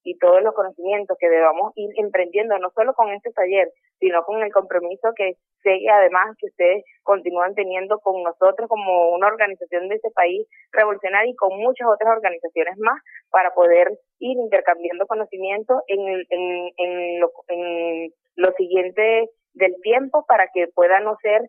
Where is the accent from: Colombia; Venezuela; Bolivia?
Venezuela; nosotros como venezolanos